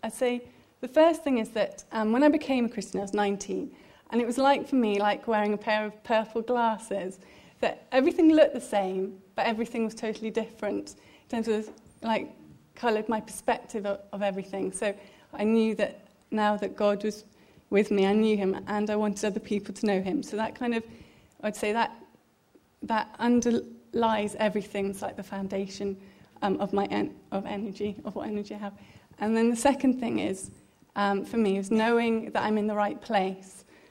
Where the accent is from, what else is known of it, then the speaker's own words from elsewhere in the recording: London, United Kingdom; moved away as an adult; now in Swansea, United Kingdom; I'm originally from London, Surrey way, and I came to Swansea about 20 years ago. To university.